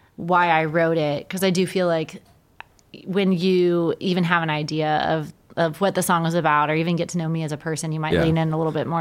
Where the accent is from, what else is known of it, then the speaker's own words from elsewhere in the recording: Dallas, Texas, United States; No, I've been Texas based my entire life.